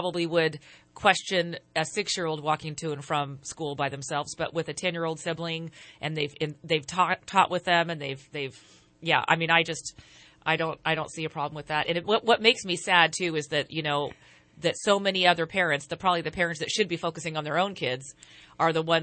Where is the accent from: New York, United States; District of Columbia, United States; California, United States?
California, United States; Yuba City; I grew up in Yuba City here in the North State and rode my bike to the public pool.